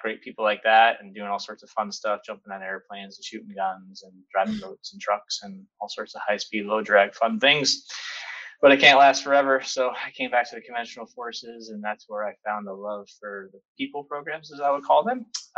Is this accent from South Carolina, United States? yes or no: no; Albany, New York, United States; I'm originally from Albany, New York. I come from a large family